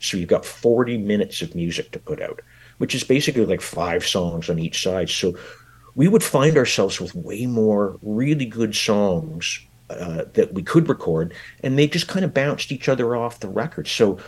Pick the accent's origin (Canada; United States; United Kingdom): Canada; Kingston, Ontario; as a young man growing up in Kingston, Ontario